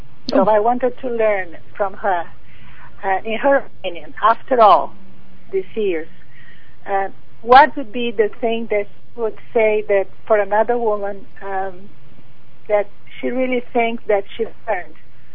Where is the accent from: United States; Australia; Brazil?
Brazil; English is a second language; I am from Brazil, so oh. I'm sorry about my English.